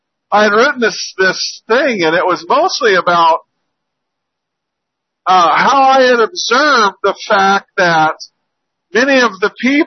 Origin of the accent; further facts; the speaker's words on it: Utah, United States; born there; You know, I was born in Utah. I went to school in Utah.